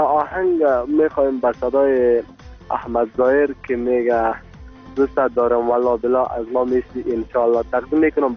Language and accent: Persian; Afghanistan; کل ما افغان هستیم، کل ما گل یک باغ هستم